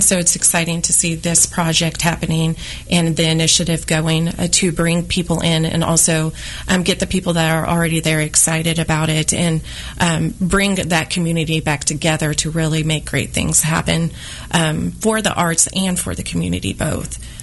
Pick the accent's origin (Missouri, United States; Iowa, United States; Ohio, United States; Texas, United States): Missouri, United States; Independence; So I am from Independence, and growing up in that area and stuff, I knew of the Inglewood district.